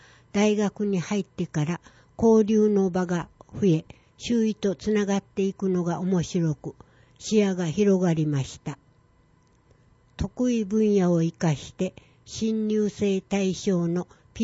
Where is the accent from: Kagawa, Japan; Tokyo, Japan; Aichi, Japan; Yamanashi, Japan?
Aichi, Japan; Oguchi; 生まれ育った大口町を卒論のテーマに決め、様々なデータを収集しました。